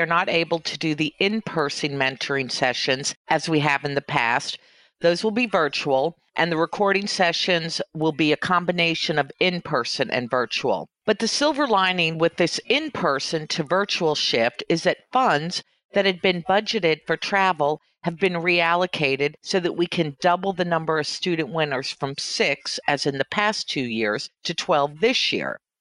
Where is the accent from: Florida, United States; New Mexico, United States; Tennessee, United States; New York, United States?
Tennessee, United States; Of course, I have to mention the winner from my home state of Tennessee